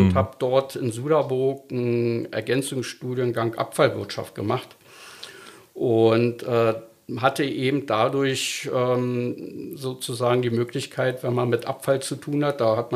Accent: Berlin, Germany; now in Havelaue, Germany; Genau, aus Spandau aus.

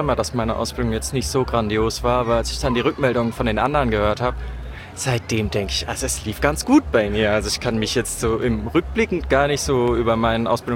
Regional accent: Aachen, North Rhine-Westphalia, Germany; Hi, ich komme aus Aachen.

